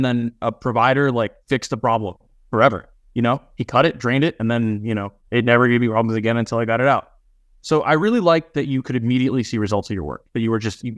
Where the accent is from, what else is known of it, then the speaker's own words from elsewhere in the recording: New York, United States; I graduated from Stony Brook undergrad and I'm from Westchester County.